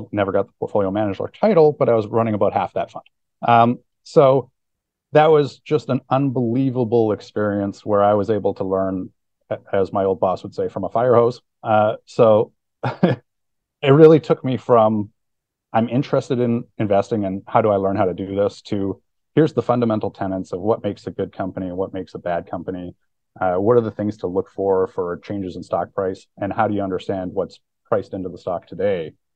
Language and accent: English; Vancouver, British Columbia, Canada; I'm from Vancouver originally, which, you know, a microcap investor should know is the home of the TSXV.